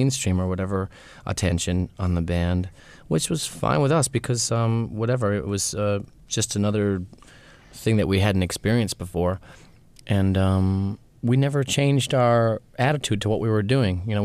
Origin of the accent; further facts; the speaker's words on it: Detroit, Michigan, United States; I sort of transferred it to my hometown, and I used it to talk about myself. I just changed to his location from Atlanta to Detroit.